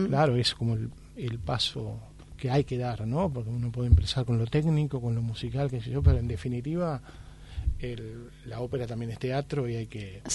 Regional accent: Argentina; como intérpretes argentinos nos toca esa tarea.

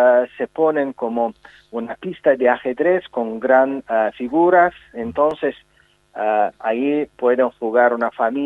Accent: Azerbaijan; Spanish is a second language; Este año es año de Shusha en mi país. Shusha es una capital cultural de Azerbaiyán

